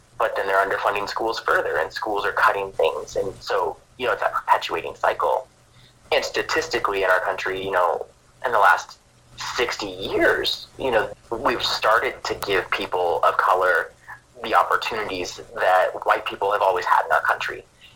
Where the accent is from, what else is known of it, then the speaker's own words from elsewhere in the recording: Nebraska, United States; also born or lived in Kansas; hunting growing up in Nebraska and, you know, going to school in Kansas.